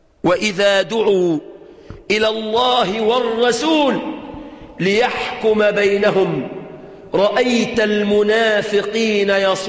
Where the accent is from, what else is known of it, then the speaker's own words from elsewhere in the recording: Egypt; في بلادنا مصر الحبيبة